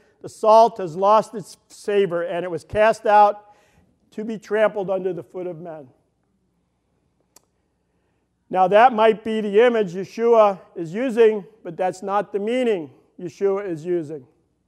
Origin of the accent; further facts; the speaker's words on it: Midwest, United States; We're from the Midwest. We can get used to that.